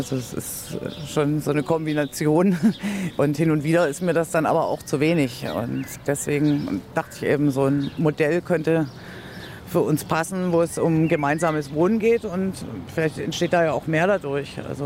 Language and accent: German; Stuttgart, Baden-Württemberg, Germany; born there; moved away as an adult; ich lebe seit 20 Jahren hier in der Ecke und komme gebürtig aus Stuttgart.